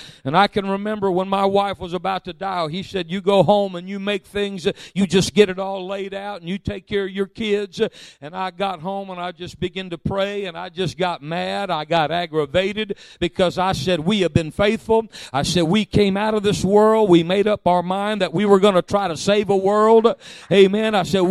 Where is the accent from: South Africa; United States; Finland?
United States; Alabama; I'm sorry, I'm from Alabama, I'm sorry.